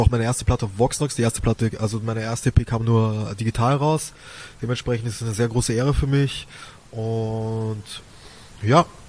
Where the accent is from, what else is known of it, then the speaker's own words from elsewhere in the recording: Vienna, Austria; Also ich komme natürlich aus Wien, der schönsten Stadt der Welt.